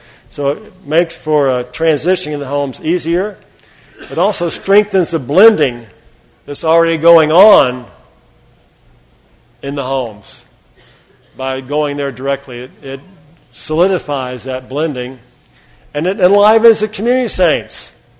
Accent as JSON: {"language": "English", "town": "Austin", "region": "Texas", "country": "United States", "said": "Here, I'm from Austin, some of you from Chicago, some from Ohio, and we're in a fellowship, right?"}